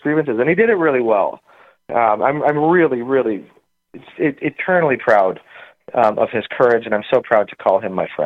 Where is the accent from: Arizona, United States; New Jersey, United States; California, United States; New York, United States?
New Jersey, United States; Alloway; he was my state senator since I was born. I grew up in Alloway.